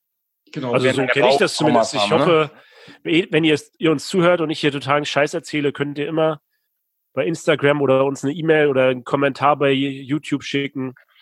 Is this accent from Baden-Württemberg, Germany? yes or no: no; Rostock, Mecklenburg-Vorpommern, Germany; Ich komme aus Rostock, Warnemünde, der beste Strand Deutschlands.